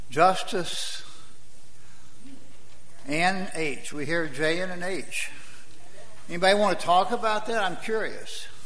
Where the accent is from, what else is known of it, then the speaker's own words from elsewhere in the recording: the South, United States; Many of you know I grew up in the South.